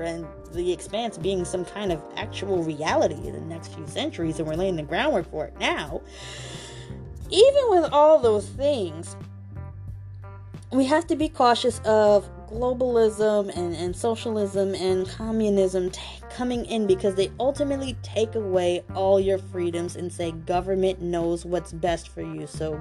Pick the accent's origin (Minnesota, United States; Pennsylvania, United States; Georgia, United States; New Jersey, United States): Georgia, United States; Atlanta; and I grew up in Atlanta. I grew up in the metro area.